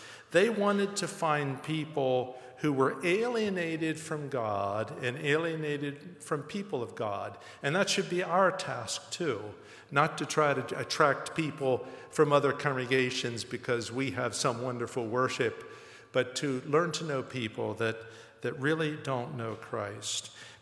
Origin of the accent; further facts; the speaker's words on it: Elkhart, Indiana, United States; the first Mennonite missionaries of to Argentina were sent by Mennonite Board of Missions from my hometown. You know, it was Elkhart organization